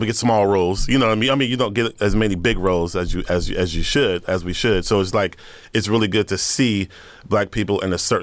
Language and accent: English; Texas, United States; I'm from Texas. You know what I'm saying? So I'm from down south.